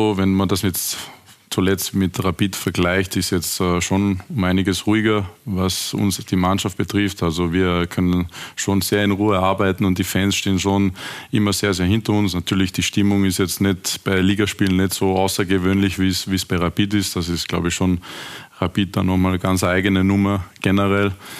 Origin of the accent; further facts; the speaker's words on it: Austria; als Österreicher